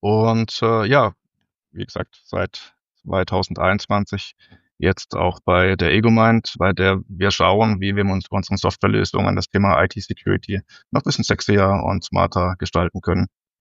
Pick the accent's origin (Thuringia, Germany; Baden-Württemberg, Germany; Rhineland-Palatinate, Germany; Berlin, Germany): Baden-Württemberg, Germany; Karlsruhe; Wo komme ich her aus Karlsruhe?